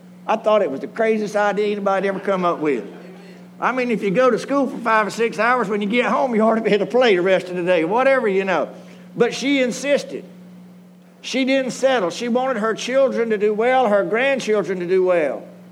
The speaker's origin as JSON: {"language": "English", "region": "Georgia", "country": "United States", "tie": "born or raised there", "lives_now": "Screven County, United States", "said": "I was born in Bullock County. I went to school in Bullock County. I was raised in Bullock County."}